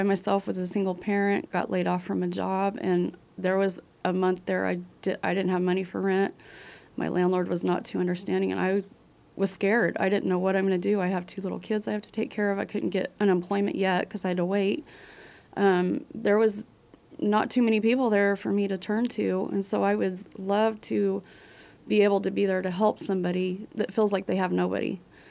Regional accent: Hutchinson, Kansas, United States; now in Manhattan, United States; I have been in Manhattan for 3 years. I came from Hutchinson.

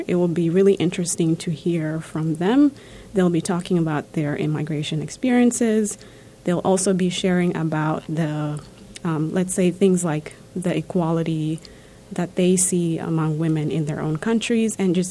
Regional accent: Kenya; Yes, that's correct. I was born and raised in Kenya

